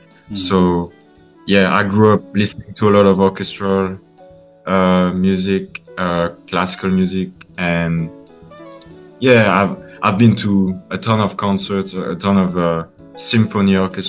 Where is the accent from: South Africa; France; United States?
France; Grand Est; So I grew up in France nearby a city called Strasbourg in northeastern France, right next to Germany.